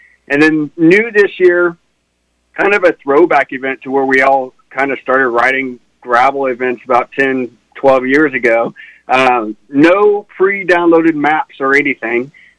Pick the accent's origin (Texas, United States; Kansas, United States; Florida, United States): Kansas, United States; it's a ride and a run now that begins and ends in America's, Kansas, which is where I grew up here in Lyon County